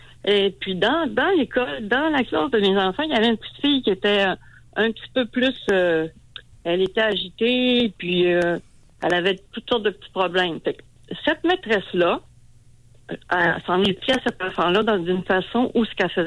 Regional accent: Chibougamau, Quebec, Canada; now in Sherbrooke, Canada; Moi, je vis à Sherbrooke maintenant, mais je viens de Chibougamau, une petite ville dans le nord.

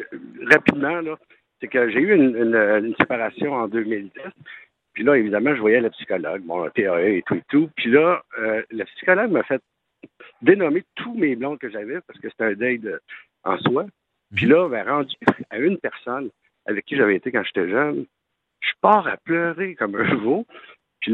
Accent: Shawinigan, Quebec, Canada; also born or lived in Montreal; Depuis 8 ans, puis ça fait deux mois que je suis parti de Montréal pour revenir dans notre patelin à Shawinigan.

